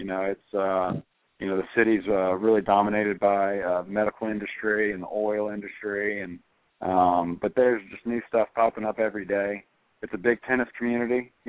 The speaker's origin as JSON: {"language": "English", "town": "New Orleans", "region": "Louisiana", "country": "United States", "tie": "born or raised there", "said": "You know, I grew up in New Orleans, and you know, I spent my first 18 years there, and my family's still down there."}